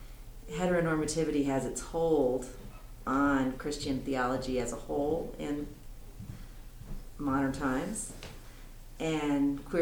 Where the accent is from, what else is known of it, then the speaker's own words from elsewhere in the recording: North Carolina, United States; now in Minnesota, United States; and I grew up on the East Coast in the North Carolina Synod of the ELCA.